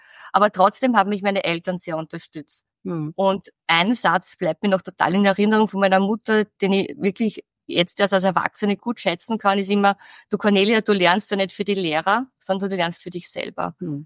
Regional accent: Lower Austria, Austria; ich bin am Land aufgewachsen, im Mostviertel.

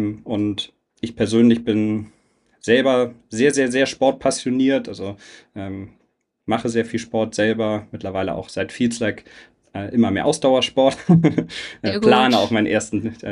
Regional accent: Hamburg, Germany; also born or lived in Kleve; ich komme aus Hamburg ursprünglich, bin da groß geworden, bin dann aber schon nach Nordrhein-Westfalen zum Studieren an den Niederrhein, nach Kleve, in ein kleines Städtchen.

